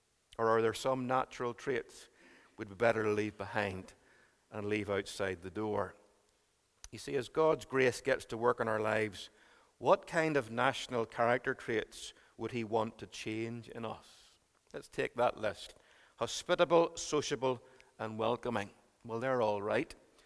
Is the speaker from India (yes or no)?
no; Northern Ireland, United Kingdom; think about how most outsiders perceive us as Northern Irish people.